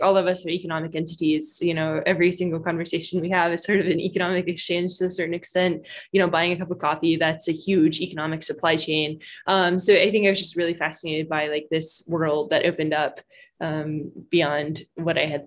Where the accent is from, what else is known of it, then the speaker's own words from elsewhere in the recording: Kentucky, United States; So I'm actually from Kentucky.